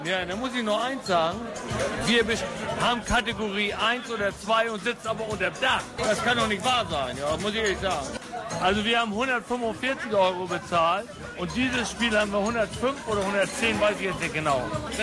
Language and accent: German; Hamburg, Germany; ich komme hier aus Hamburg, da sitze ich ganz vorne